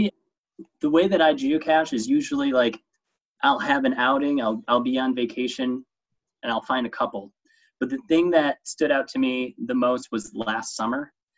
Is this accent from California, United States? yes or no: no; New York, United States; And you know, they've been to New York, because I'm from New York, and that's always a big thing.